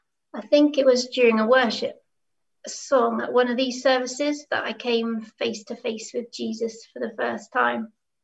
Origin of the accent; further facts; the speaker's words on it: Salisbury, South West England, United Kingdom; born there; also born or lived in Dubai; I was born in Salisbury into an army family, third child of four. And my earliest memories are of moving between army garrisons.